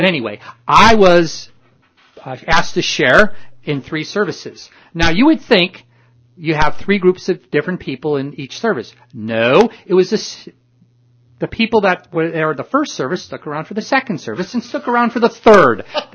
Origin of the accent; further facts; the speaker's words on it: United States; I'm an American